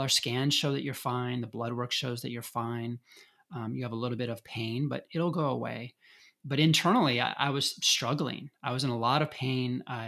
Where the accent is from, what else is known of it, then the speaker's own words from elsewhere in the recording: Colorado, United States; You know, I grew up in Colorado and worked at some of the first health food stores in America and really plugged into botanicals, dietary supplements at a very young age.